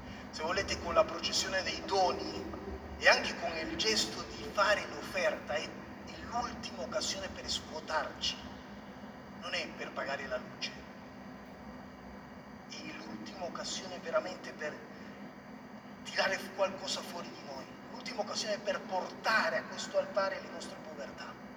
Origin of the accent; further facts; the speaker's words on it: Panama; now in Italy; io sono di Panama